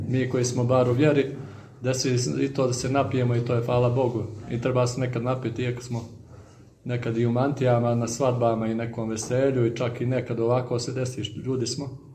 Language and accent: Serbian; Montenegro; I sad oni prvi put vide popa i kod nas u Crnoj Gori popa smatraju nešto kao da si sišao sa neba